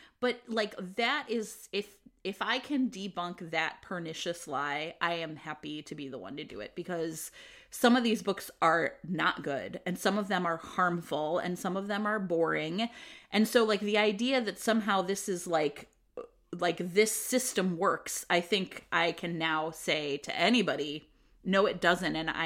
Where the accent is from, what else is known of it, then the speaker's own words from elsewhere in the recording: United States; because I'm a capitalist and I grew up in America.